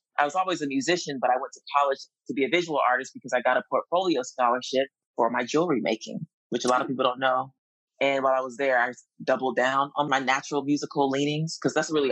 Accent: Colorado, United States; born there; And I was born in Colorado.

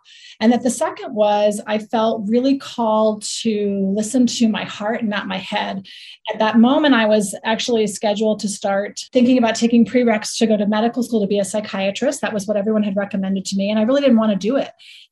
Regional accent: New England, United States; moved away as an adult; to survive my family of origin and to survive where I grew up in New England.

